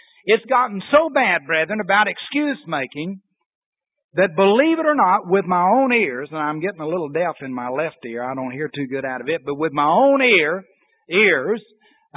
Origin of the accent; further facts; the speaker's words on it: Corsicana, Texas, United States; And I'll use my hometown as an example of that. Corsicana has a day called Derrick's Day